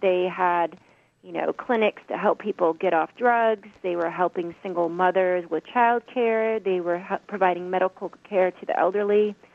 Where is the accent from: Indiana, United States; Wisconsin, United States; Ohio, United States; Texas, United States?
Indiana, United States; I'm also from Indiana.